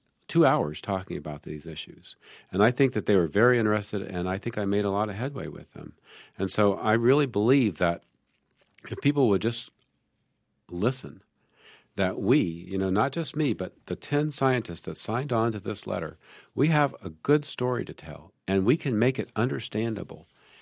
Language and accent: English; Mississippi, United States; I am actually a registered Republican, and I'm from Mississippi.